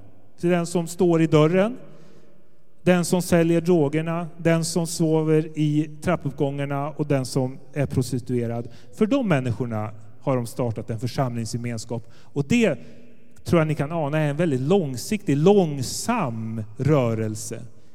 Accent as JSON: {"language": "Swedish", "country": "Sweden", "tie": "born or raised there", "also_born_or_lived": "Germany", "said": "Men där är jag född och så är jag uppvuxen i Sverige."}